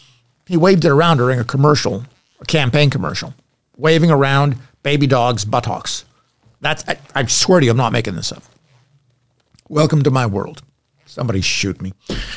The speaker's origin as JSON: {"language": "English", "region": "Pennsylvania", "country": "United States", "tie": "born or raised there", "said": "I grew up in Pennsylvania. I know what PennDOT is like, and that is a nightmare."}